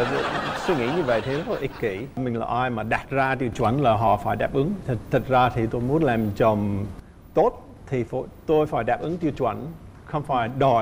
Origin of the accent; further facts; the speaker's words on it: Australia; Vietnamese is a second language; Tôi là người Úc. Năm nay 48 tuổi.